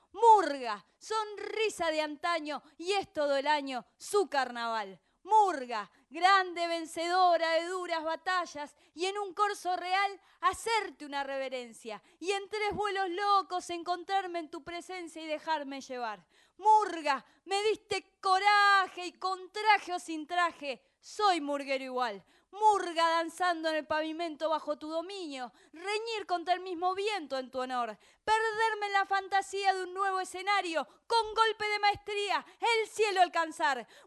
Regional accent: Haedo, Buenos Aires Province, Argentina; Pero, soy de Aedo.

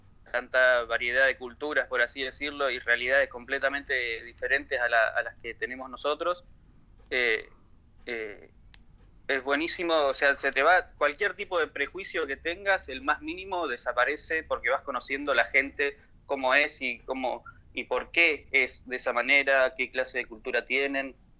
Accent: Argentina; nosotros que somos argentinos

